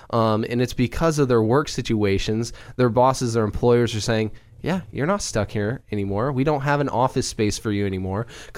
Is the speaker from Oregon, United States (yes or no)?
yes; Salem, Oregon, United States; born there; I'm an Oregonian. Mm-hmm. I was born here in Salem.